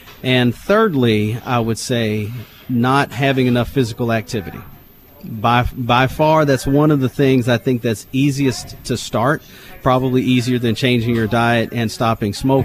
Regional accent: Alabama, United States; now in Bishopville, United States; I'm originally from Alabama, which is my home, which is where my father's from.

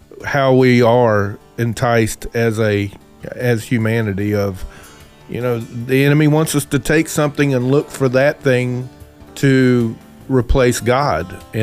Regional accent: Boone, North Carolina, United States; App State in my hometown.

